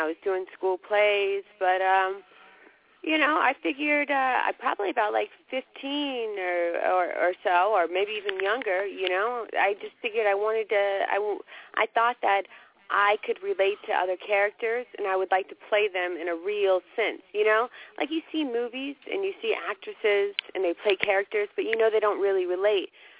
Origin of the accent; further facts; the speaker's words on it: Atlanta, Georgia, United States; I grew up in Atlanta. My father's from Sicily, and my diction, my speech, isn't, you know, very well spoken.